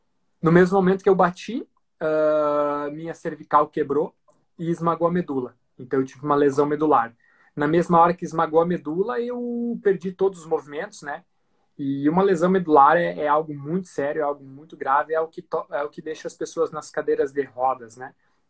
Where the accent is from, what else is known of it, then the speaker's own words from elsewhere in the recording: Joaçaba, Santa Catarina, Brazil; Eu sou de Joaçaba mesmo, tenho 33 anos